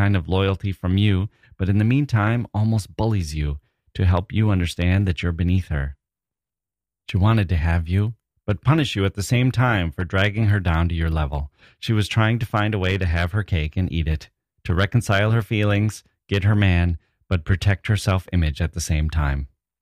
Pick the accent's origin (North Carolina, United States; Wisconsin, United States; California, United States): Wisconsin, United States; And I was from Wisconsin and I brought my friend and we were mystified by the whole thing.